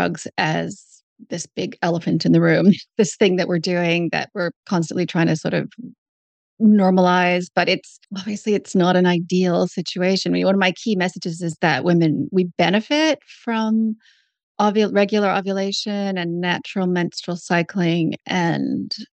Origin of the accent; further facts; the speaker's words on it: Canada; accent: Canadian; also born or lived in Australia; now in New Zealand; I trained in Canada, hence the Canadian accent. So my accent will be a mix of Canadian with a couple decades in Australia, plus now New Zealand.